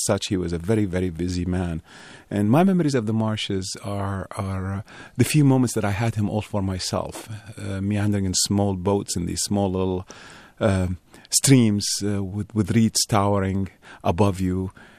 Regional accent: Iraq; moved away; Of course, I did not know that at the time I was growing up in Iraq.

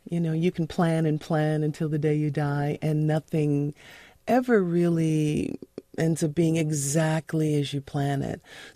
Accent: Brooklyn, New York, United States; I grew up in Brooklyn. I went to PS 67

